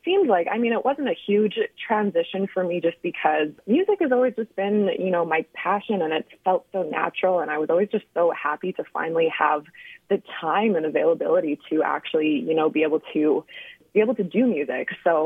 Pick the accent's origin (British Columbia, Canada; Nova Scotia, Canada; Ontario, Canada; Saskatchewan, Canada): Saskatchewan, Canada; Prince Albert; Music, I grew up in Prince Albert.